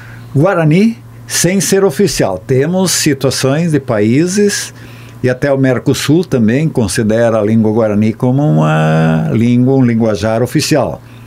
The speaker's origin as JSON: {"language": "Portuguese", "country": "Brazil", "said": "Que na verdade somos brasileiros, herdamos a língua portuguesa."}